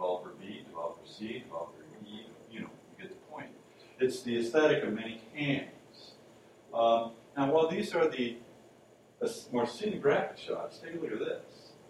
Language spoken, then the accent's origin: English; Los Angeles, California, United States; I grew up in Los Angeles where everything is made out of stucco.